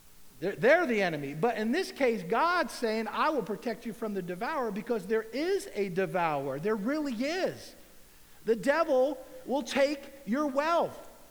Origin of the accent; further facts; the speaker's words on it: United States; I'm American. I love hot dogs. I love pizza.